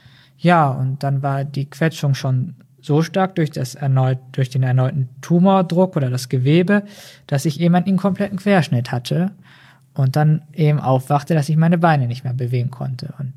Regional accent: Herne, North Rhine-Westphalia, Germany; bin jetzt 20 Jahre alt, werde in 8 Tagen 21. Ich komme aus Herne

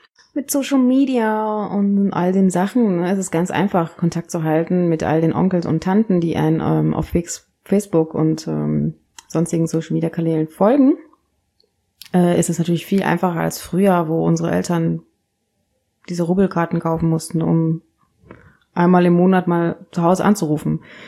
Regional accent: Malindi, Kilifi County, Kenya; now in Germany; ich bin halt in der Provinzstadt Malindi geboren und auch aufgewachsen die ersten paar Jahre. Und ist natürlich weit entfernt von der Großstadt Nairobi, um genau zu sagen, ungefähr 500 Kilometer.

